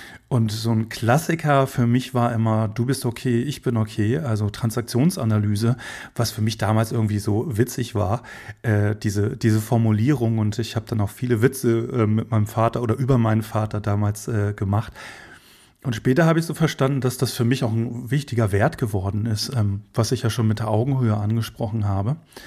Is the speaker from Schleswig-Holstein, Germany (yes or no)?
yes; Schleswig-Holstein, Germany; also born or lived in Berlin; bin ich in Schleswig-Holstein geboren, bin auch in Schleswig-Holstein aufgewachsen, habe dann meinen Zivildienst in Hamburg gemacht und habe dann den Schritt für ein Dorfkind, der dann doch ein großer gewesen ist, in die große Stadt nach Berlin gemacht.